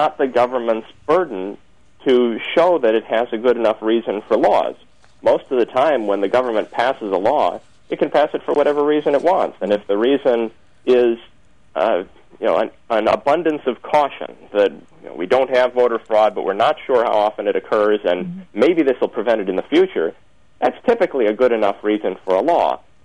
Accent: North Carolina, United States; born there; I was born in North Carolina 95 years ago

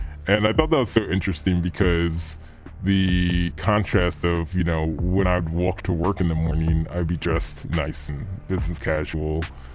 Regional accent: Philadelphia, Pennsylvania, United States; I guess I was a kid that, you know, always did his own thing.

